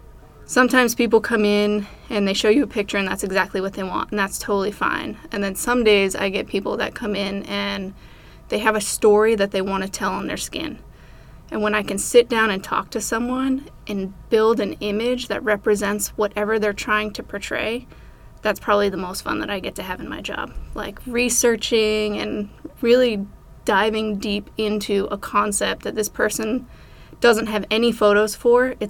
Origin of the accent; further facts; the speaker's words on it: Rhode Island, United States; also born or lived in California; now in Hot Springs, United States; So I'm not technically from California. I moved here from California. I was there for the last 6 years, but I'm from Rhode Island.